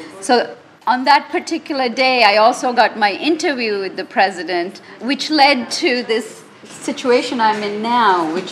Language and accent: English; Sri Lanka; I'm originally from Sri Lanka, and I've been doing a lot of international work.